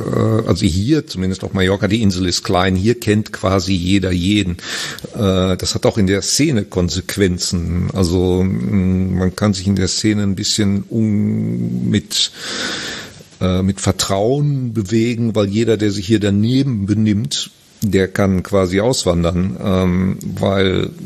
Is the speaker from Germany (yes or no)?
yes; Germany; ich bin Deutscher